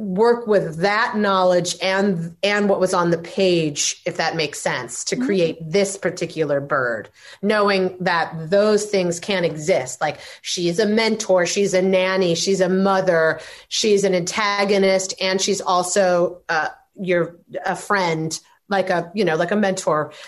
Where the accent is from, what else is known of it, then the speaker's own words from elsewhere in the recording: Midwest, United States; I'm from the Midwest, so I'm always like, oh, I can't ever say anything about myself.